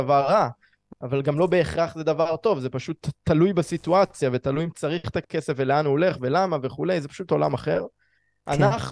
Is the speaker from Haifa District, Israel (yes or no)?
no; Herzliya, Tel Aviv District, Israel; אני מהרצליה